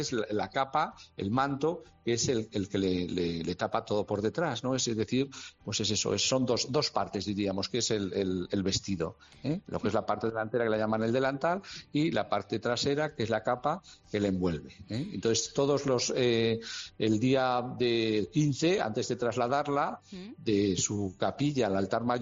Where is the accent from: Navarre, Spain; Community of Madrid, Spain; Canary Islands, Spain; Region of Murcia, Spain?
Navarre, Spain; Tudela; yo también soy de Tudela.